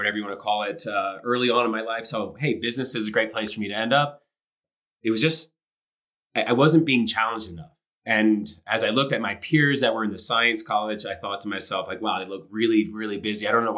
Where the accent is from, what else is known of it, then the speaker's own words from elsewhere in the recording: Pennsylvania, United States; I grew up just outside Philadelphia, Montgomery County, which for a lot of Penn Staters, that might be a familiar start. I was the youngest of six kids. My dad immigrated here when he was in his mid-20s.